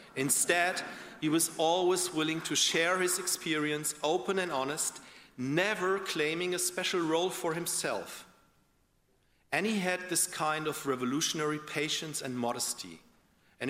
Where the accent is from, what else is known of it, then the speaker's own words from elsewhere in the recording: Berlin, Germany; English is a second language; I'm from Berlin.